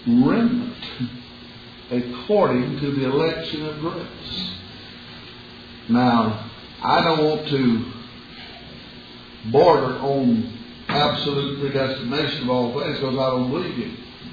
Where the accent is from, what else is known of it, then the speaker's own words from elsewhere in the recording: Georgia, United States; I grew up in Middle Georgia, there where my dad lives now, as a little barefoot boy.